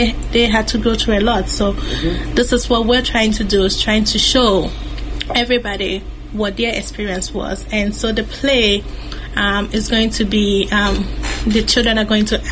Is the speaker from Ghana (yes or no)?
yes; Ghana; like I said, growing up in Ghana